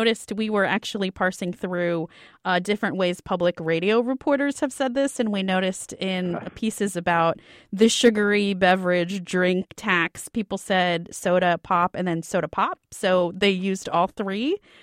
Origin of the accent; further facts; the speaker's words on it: Florida, United States; And I was like, I'm from Florida, and I think that's our southern vestige, is that I grew up calling everything Coke.